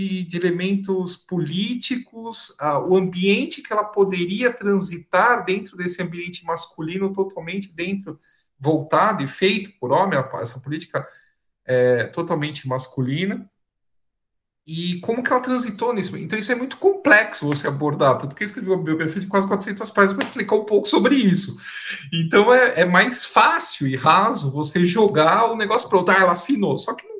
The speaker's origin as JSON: {"language": "Portuguese", "region": "São Paulo", "country": "Brazil", "tie": "born or raised there", "said": "Eu sou nascido e criado em São Paulo e eu sou formado em arquitetura."}